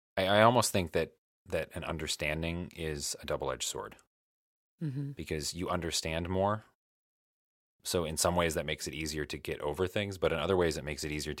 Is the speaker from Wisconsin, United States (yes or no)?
no; Michigan, United States; now in Illinois, United States; when I moved from Michigan down to Illinois, that I didn't come back. My plan was to just come down temporarily. And then I just decided, like, home is gone.